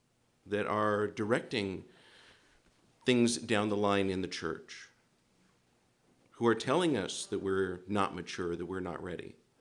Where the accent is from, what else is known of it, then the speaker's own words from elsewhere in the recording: Torrance, California, United States; Your Grace … from Torrance, California.